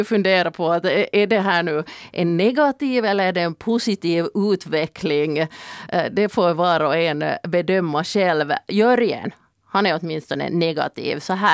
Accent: Finland; Och så tror jag starkt på att det finns en koppling här till att vi är finländare.

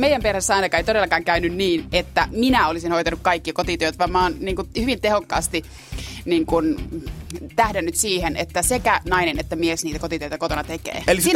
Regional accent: Suomussalmi, Kainuu, Finland; No niin, minäkin olen Kainuusta, Suomussalmelta.

